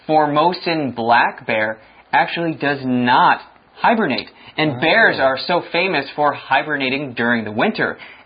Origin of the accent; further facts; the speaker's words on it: Chicago, Illinois, United States; Well, I have felt this kind of cold maybe two or three times while I was growing up in Chicago.